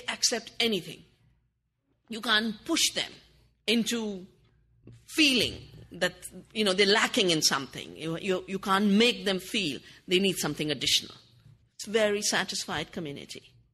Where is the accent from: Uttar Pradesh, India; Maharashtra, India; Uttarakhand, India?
Uttarakhand, India; I come from the Himalayan mountains where Chipko started